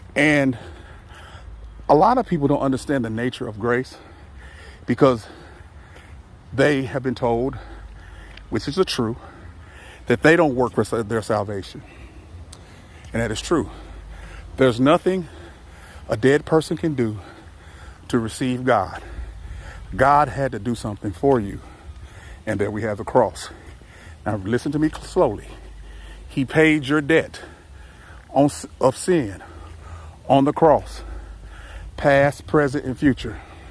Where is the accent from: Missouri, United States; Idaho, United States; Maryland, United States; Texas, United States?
Missouri, United States; University City; I'm in the park, beautiful Miller Park in University City, Missouri, my hometown.